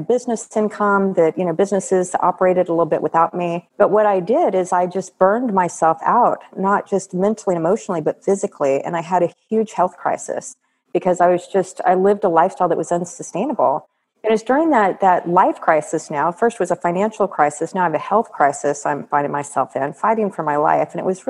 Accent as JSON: {"language": "English", "town": "Austin", "region": "Texas", "country": "United States", "tie": "born or raised there", "said": "this woman entrepreneur in my hometown of Austin, like everybody knew who I was."}